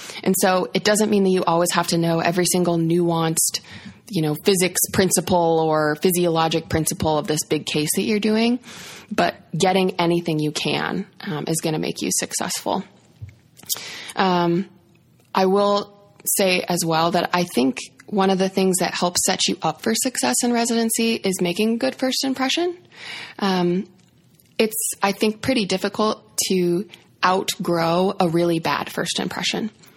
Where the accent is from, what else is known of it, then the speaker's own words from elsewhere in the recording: South Dakota, United States; So like you said … I was born and raised in the Midwest. I'm from South Dakota, which is a real state that actually exists.